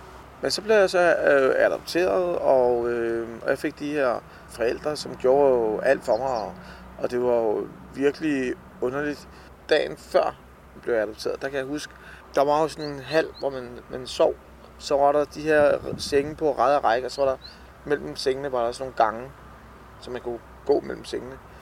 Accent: Colombia; now in Denmark; jeg kommer jo til landet fra Colombia.

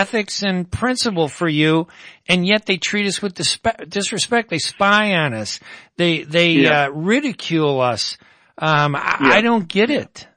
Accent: United States; born there; but I'm American born, and to me it's fundamental.

